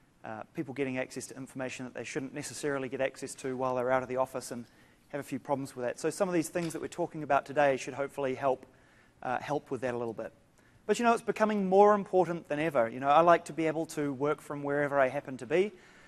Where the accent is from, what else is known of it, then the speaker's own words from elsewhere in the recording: New Zealand; I sound funny. I'm from New Zealand.